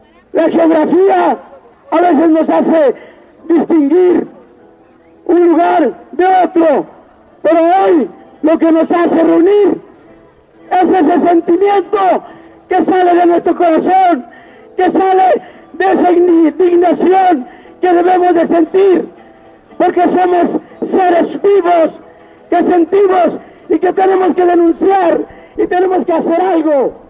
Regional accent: Atenco, State of Mexico, Mexico; No solo en Atenco, porque yo soy de Atenco.

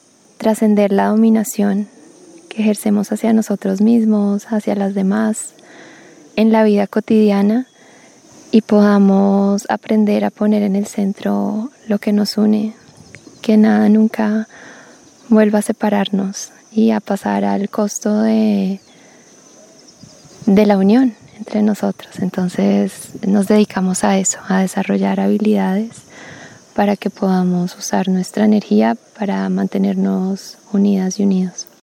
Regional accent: Colombia; vengo de Colombia

